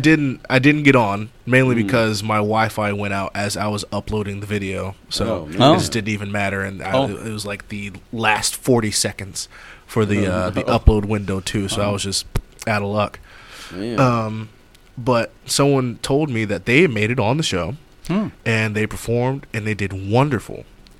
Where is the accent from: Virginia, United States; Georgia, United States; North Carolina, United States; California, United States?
Virginia, United States; Virginia Beach; also born or lived in Cape Charles; So I was born in Virginia Beach.